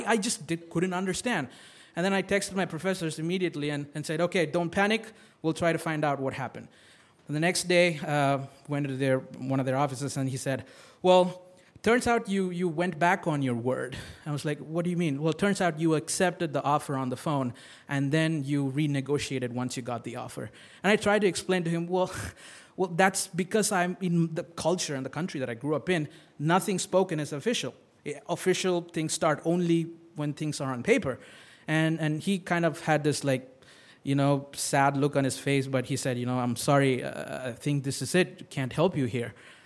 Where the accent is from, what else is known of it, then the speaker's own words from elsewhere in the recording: India; because I grew up in India, nothing is official till it's on paper.